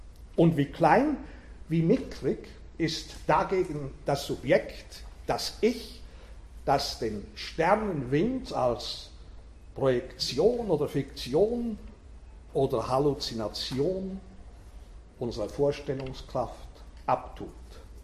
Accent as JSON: {"language": "German", "country": "Switzerland", "said": "Als Schweizer"}